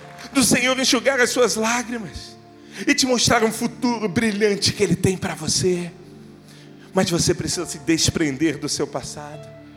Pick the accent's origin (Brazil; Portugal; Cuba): Brazil; Petrópolis, Rio de Janeiro; now in Rio de Janeiro, Brazil; Eu sou petropolitano, muita gente sabe, sou de Petrópolis